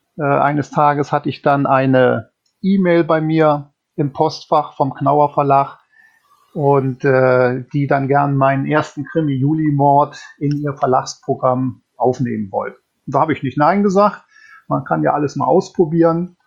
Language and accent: German; North Rhine-Westphalia, Germany; Tatsächlich aufgewachsen bin ich allerdings im Bergischen Land, also in der Nähe 50 Kilometer von Köln. Und dort bin ich auch zur Schule gegangen.